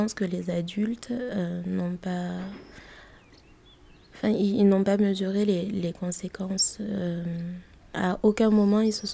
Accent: Madagascar; En fait, je suis malgache, du coup j'ai la peau... Je suis black, quoi, comme on dit.

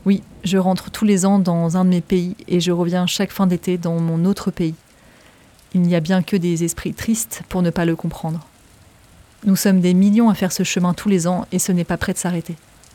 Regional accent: Romorantin-Lanthenay, Centre-Val de Loire, France; Je suis française, marocaine, arabe, soloniote, romorantinaise, parisienne, fille d'émigrés, européenne, africaine

